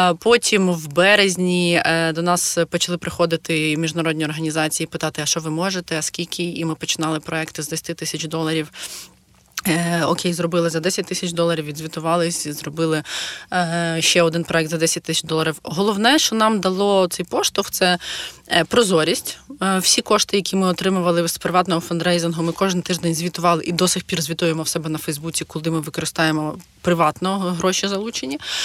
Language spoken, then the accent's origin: Ukrainian; Irpin, Kyiv Oblast, Ukraine; moved away as an adult; now in Poland; я виїхала з Ірпеня, тому що я з Ірпеня, в перший день, да, і 27-го числа я вже була в Польщі